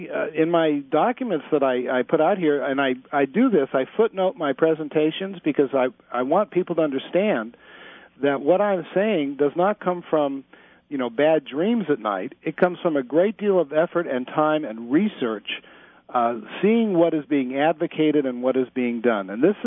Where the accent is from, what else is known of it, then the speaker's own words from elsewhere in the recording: California, United States; it will cost us, I'm from California, it'll cost us $6 billion when you include interest.